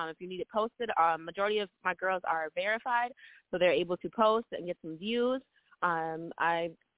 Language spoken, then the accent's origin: English; Minnesota, United States; I am from Osa, Minnesota, representing Minneapolis, Minnesota